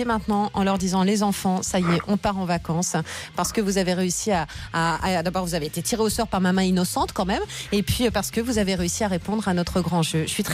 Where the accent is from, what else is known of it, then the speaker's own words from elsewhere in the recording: Normandy, France; si je peux me permettre en tant que Normande